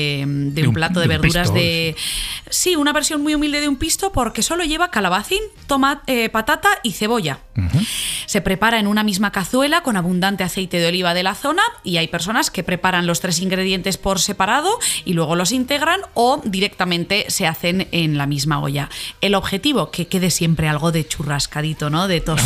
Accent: Aragon, Spain; Como buena aragonesa

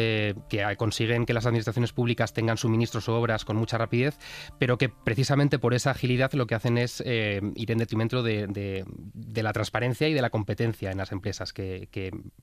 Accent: Asturias, Spain; Yo soy de Asturias, entonces me interesa mucho lo que está pasando allí

